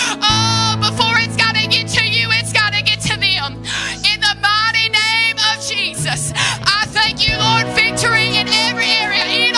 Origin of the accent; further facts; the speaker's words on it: Gadsden, Alabama, United States; I'm from Gadsden, Alabama. I'm not even from around here, so I don't know.